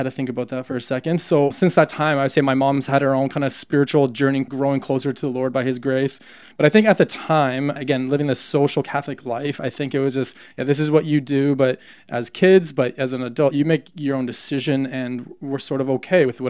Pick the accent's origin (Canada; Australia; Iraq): Canada; Burlington, Ontario; also born or lived in Toronto; now in Ann Arbor, United States; But yeah, I was born in Toronto, grew up in the suburbs in Burlington. My mom is still in Burlington. I was the youngest of four.